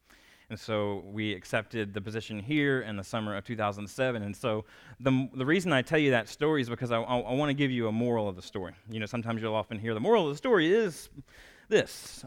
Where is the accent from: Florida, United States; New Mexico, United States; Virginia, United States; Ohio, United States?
Virginia, United States; since we are from the South, we're from Southern Virginia, born and raised.